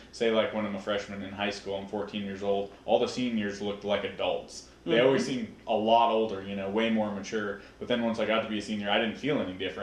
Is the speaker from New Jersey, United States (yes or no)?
no; California, United States; also born or lived in Wyoming; I was born in Wyoming, I live in California now, but I've lived here my whole life